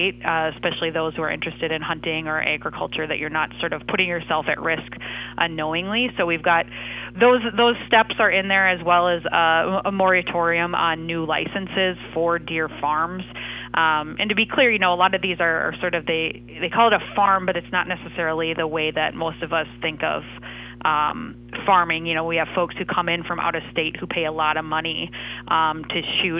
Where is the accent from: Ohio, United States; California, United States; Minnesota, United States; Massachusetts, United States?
Minnesota, United States; Cass Lake; I grew up in the Cass Lake area